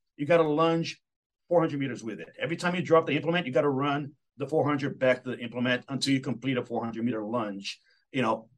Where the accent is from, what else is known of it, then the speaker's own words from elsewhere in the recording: Brazil; now in United States; So I grew up very athletic. You know, I'm originally from Brazil